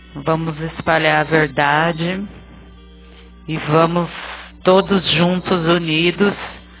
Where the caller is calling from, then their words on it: Ribeirão Preto, São Paulo, Brazil; sou de Ribeirão Preto, estado de São Paulo.